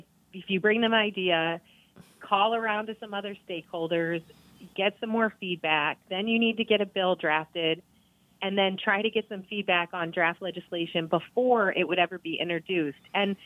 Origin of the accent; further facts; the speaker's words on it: Ohio, United States; Well, my home state of Ohio was where I learned how to grow food.